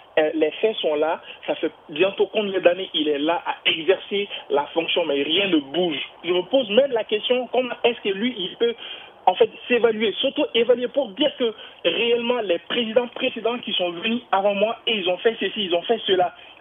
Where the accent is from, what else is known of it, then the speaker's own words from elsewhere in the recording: Mali; Je suis malien. En fait, je ne veux pas seulement intervenir en tant que malien.